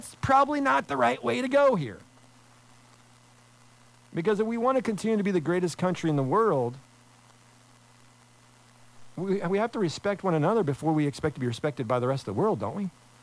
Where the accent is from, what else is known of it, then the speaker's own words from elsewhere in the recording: Kansas, United States; I'm an American, born and raised in America. I'm a Kansan as well.